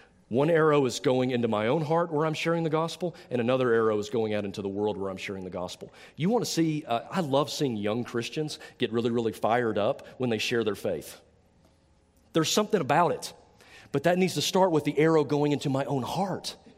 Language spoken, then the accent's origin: English; Southeast, United States; now in Iowa, United States; We've been in Iowa for 3 years, and we moved. And when we moved, we come from the Southeast, where you know if it gets cold, they cancel school.